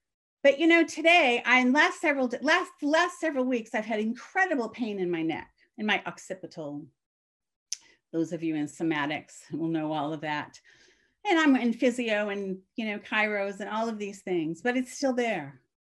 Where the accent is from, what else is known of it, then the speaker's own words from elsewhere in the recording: Boston, Massachusetts, United States; moved away as an adult; also born or lived in Saskatchewan; now in Canada; I was living in Saskatchewan, in the prairies, which is on top of Montana. I grew up in Boston. I had never seen a bale of hay. I did not know anything. I was an absolutely ignorant American.